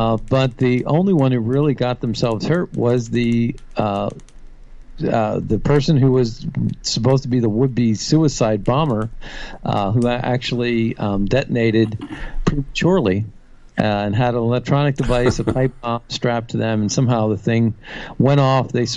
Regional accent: New York, United States; I'm in New York. You know, I'm from New York. I lived in New York.

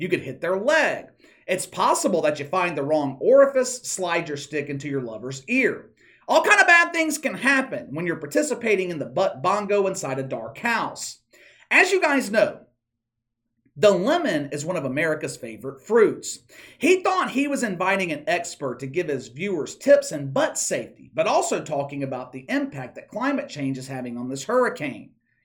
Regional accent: the South, United States; I grew up in the South. I'm a hurricane expert.

